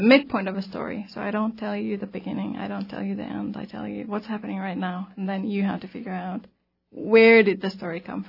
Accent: Helsinki, Uusimaa, Finland; also born or lived in Rovaniemi; now in Juneau, United States; I was born and raised in Finland. So I grew up in a capital in Helsinki. And then I moved around. So I lived in close to Arctic Circle for a few years in Rovaniemi.

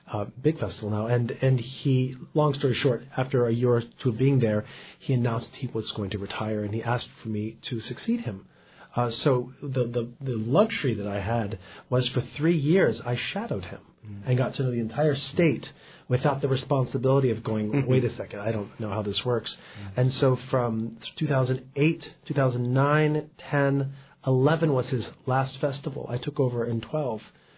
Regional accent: Washington, District of Columbia, United States; I grew up in the Washington, D.C. area.

